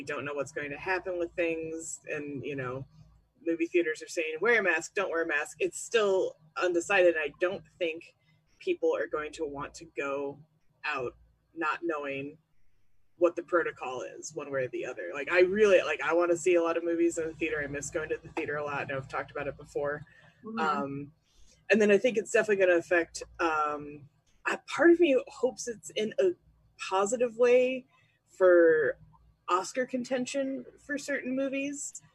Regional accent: Michigan, United States; used to be afraid of sharks in Lake Michigan, because we're from Michigan, and that's a big lake

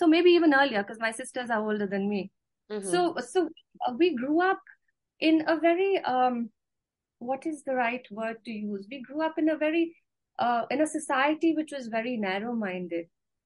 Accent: Agra, Uttar Pradesh, India; I'm the youngest of three girls. Okay. And all three of us were born and brought up in Agra.

